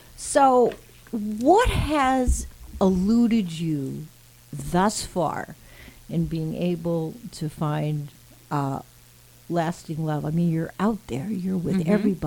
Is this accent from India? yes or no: no; Canada; now in New York, United States; I'm Canadian.